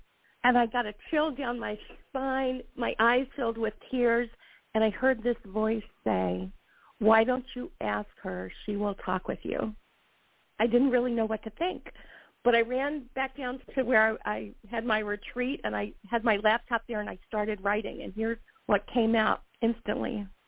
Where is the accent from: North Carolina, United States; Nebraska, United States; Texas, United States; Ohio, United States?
North Carolina, United States; When I was 14 years old, growing up in North Carolina, somehow, and I don't exactly know how, I came to believe that life was all about love.